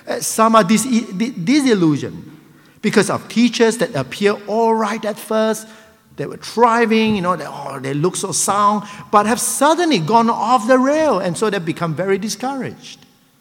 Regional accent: Malaysia; As you know, I come from Malaysia.

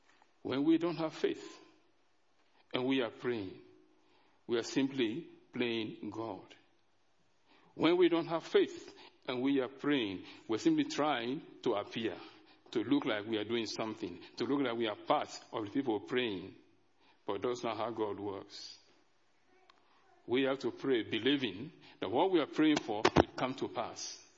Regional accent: Nigeria; When I was growing up in Nigeria, and I was always in church in Nigeria

